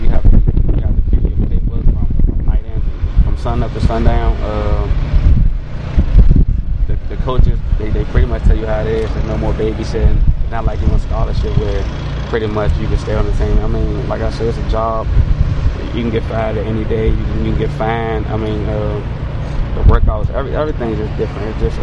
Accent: Washington, District of Columbia, United States; I'm from Washington, D.C., so it's kind of like crazy that I'm a Patriots fan.

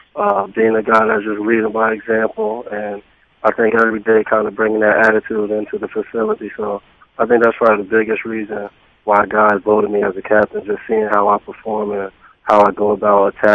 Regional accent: New York, United States; I'm from New York, and I went to high school right along the border in Lawnsville, New Jersey.

